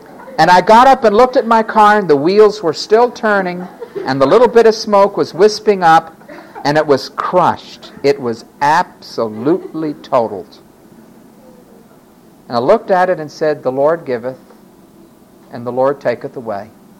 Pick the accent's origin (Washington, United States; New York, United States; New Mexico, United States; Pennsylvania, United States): New York, United States; New York City; I mean, I was from New York City. I only had put a token in to go in the subway.